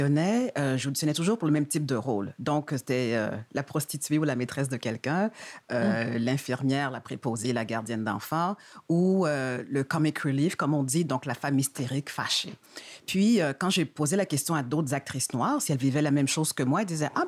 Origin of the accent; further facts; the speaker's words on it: Montreal, Quebec, Canada; étant donné que je suis née puis j'ai grandi à Montréal.